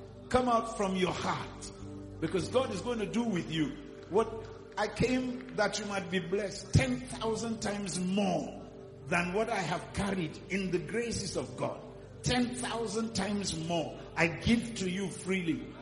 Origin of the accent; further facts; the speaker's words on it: Kagoro, Kaduna State, Nigeria; You see, I come from Kagoro.